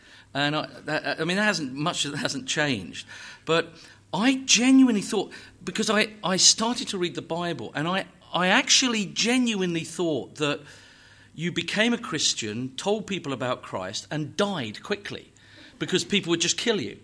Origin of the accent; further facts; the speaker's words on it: Windsor, South East England, United Kingdom; born there; because I was born in Windsor. And there's Windsor Castle there